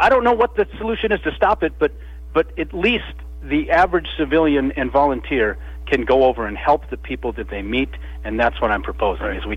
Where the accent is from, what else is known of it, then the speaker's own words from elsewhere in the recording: United States; so I'm an American military veteran